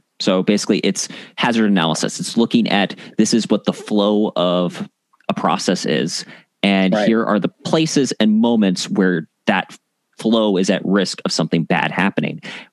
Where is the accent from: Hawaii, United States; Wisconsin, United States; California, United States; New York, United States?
Wisconsin, United States; I'm from Wisconsin.